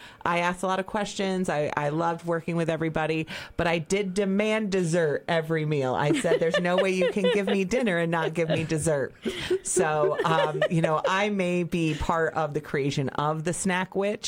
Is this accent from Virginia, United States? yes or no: no; New Lebanon, New York, United States; growing up in New Lebanon. Like, I'm a farm girl at heart.